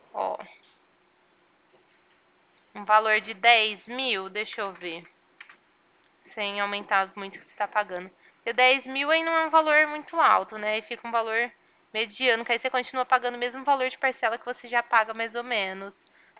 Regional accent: Ribeirão Preto, São Paulo, Brazil; eu sou daqui de Ribeirão Preto

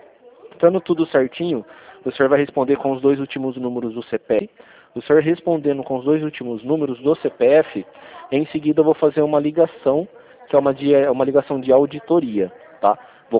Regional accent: Rio Claro, São Paulo, Brazil; Eu sou de Rio Claro.

